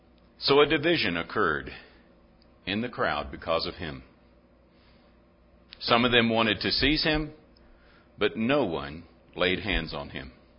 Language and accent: English; Oklahoma, United States; accent: northern; also born or lived in New Mexico / Mississippi; but I was born in New Mexico. I don't really consider myself as having come from there, but I did. I was mostly raised in Oklahoma, and it still shows.